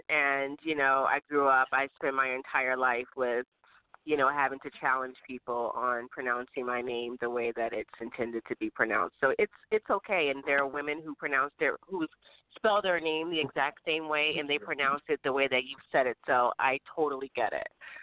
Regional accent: Chester, Pennsylvania, United States; I grew up outside of Philly in a small town called Chester, Pennsylvania.

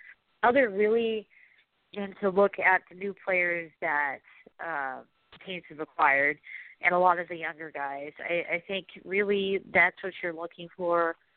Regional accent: Oregon, United States; just because when I was growing up in Oregon, we didn't have an NFL team.

